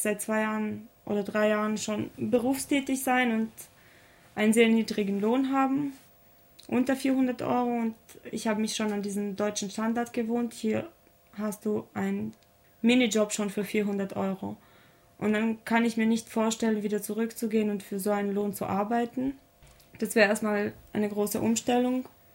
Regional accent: Timișoara, Timiș County, Romania; moved away; die erste Heimat wird immer Timișoara bleiben.

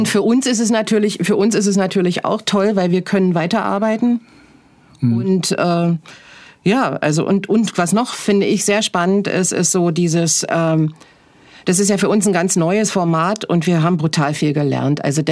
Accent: Berlin, Germany; now in Tübingen, Germany; Berlin ist ja so ein bisschen meine Heimatstadt. Da bin ich geboren. Und ich lebe jetzt im Osten, genau. Ich lebe jetzt seit 15 Jahren hier in Tübingen

